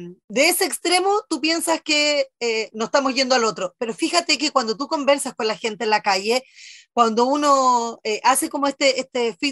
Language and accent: Spanish; Chile